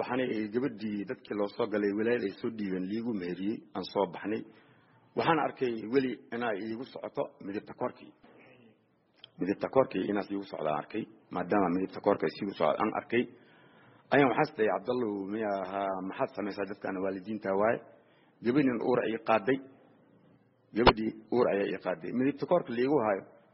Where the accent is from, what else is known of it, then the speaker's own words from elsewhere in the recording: Mogadishu, Banaadir, Somalia; also born or lived in Lower Juba; waxaan ku dhashay anigii jubada hoose waxaan ku soo barbaaray Muqdisho